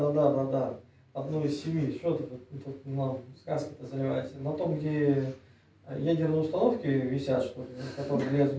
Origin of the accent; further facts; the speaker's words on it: Kazakhstan; Я сам родом из Казахстана